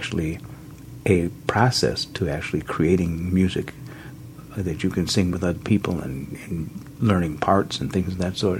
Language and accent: English; Charleston, South Carolina, United States; born there; Okay, I was born in South Carolina, Charleston.